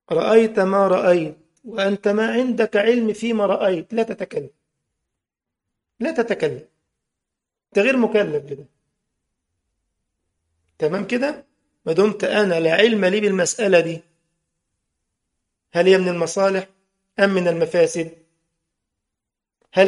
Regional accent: Egypt; طبعا هو كلمة الكفر عندنا في مصر يعني المنطقة

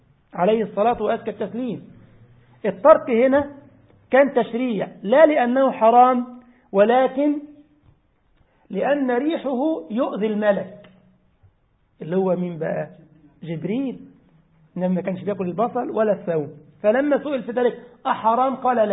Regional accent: Egypt; زي بالضبط احنا عندنا في مصر الاكله اسمها الكوارع، صحيح؟

